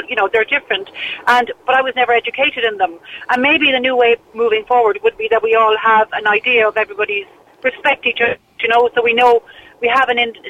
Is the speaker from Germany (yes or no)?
no; Ireland; So, why we are Irish? This is part of our tradition.